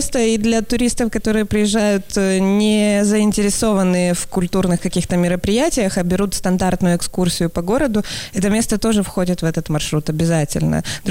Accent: Kyiv, Ukraine; Я приехала сюда из Киева

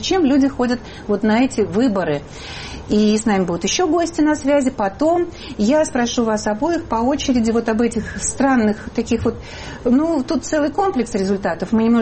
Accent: Moscow, Russia; я, как рядовой абсолютно москвич

